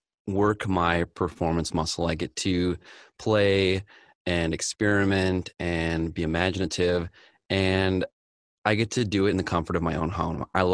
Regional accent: Eau Claire, Wisconsin, United States; I got cast for a local commercial in my hometown of Eau Claire, Wisconsin.

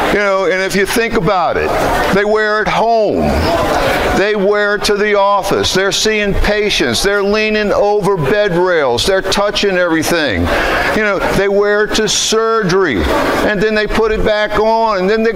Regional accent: New Orleans, Louisiana, United States; I'm the director of healthcare for SSS. I'm from New Orleans, so if I talk too fast for y'all, let me know

